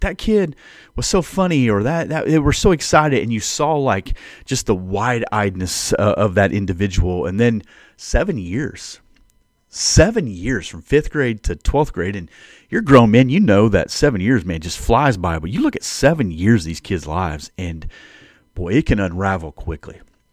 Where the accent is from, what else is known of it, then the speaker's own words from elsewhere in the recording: United States; Now, I grew up right on the Mississippi River.